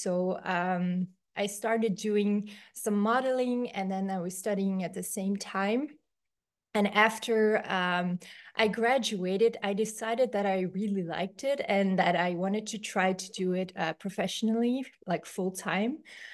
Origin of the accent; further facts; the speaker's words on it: Belgium; English is a second language; I'm 37 years old. I come from Belgium in Europe